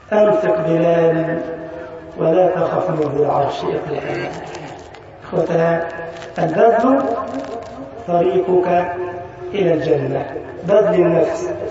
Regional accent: Egypt; اللهم انشر أمنك وأمانك على بلدنا مصر يا رب العالمين وسائر بلاد المسلمين.

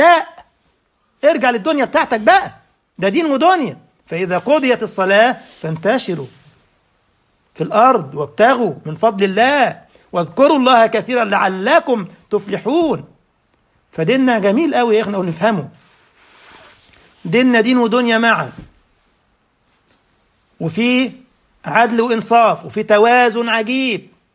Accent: Egypt; now in Germany; هنا في ألمانيا ميني باص، في الميني باص ده اللي هو 14 راكب تقريبا عندنا في مصر يعني.

